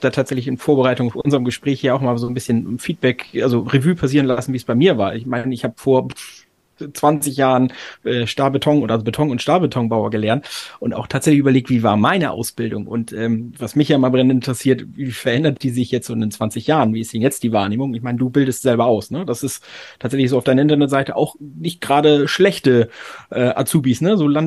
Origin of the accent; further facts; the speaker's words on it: Oldenburg, Lower Saxony, Germany; Also ich habe in Oldenburg studiert, ich komme aus Oldenburg, ja, aus der Ecke.